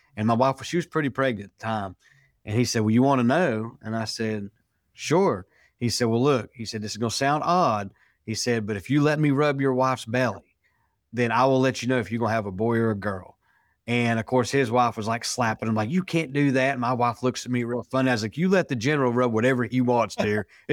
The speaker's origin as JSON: {"language": "English", "town": "Waynesville", "country": "United States", "tie": "born or raised there", "said": "He is buried in Waynesville, where my hometown is, and I go see him once or twice a year at his gravesite."}